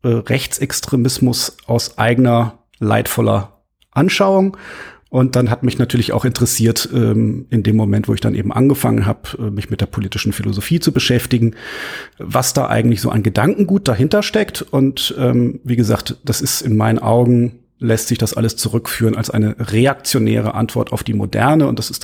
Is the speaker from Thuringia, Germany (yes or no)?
no; Bavaria, Germany; in den Zeiten und Gegenden, wo ich aufgewachsen bin, das ist also das ländliche Bayern der 90er Jahre